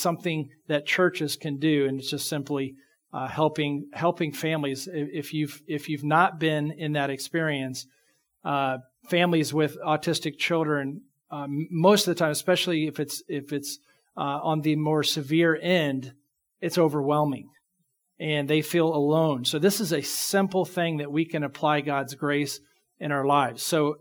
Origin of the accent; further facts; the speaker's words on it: Charleston, West Virginia, United States; I actually grew up in Charleston, West Virginia. So I'm a Hick